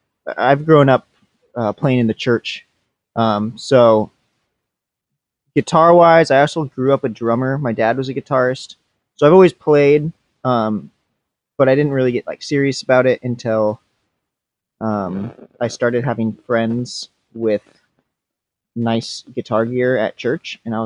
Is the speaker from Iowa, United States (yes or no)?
no; Washington, United States; Yeah, I born and raised in Washington.